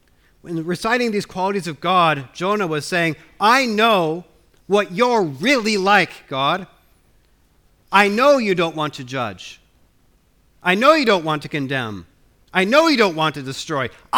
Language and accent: English; United States; now in United Kingdom; I'm from the United States of America, as we all know, and I do love the country of my birth.